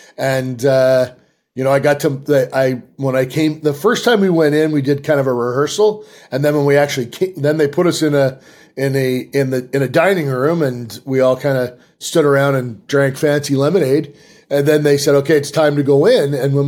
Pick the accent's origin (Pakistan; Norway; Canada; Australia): Canada; now in United States; I live in the United States, but I'm Canadian. I can't vote.